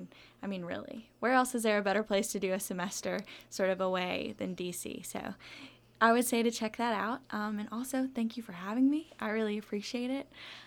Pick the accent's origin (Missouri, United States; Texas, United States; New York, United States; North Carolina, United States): North Carolina, United States; Asheville; was just so cool and so different from Boiling Springs in my hometown in Asheville.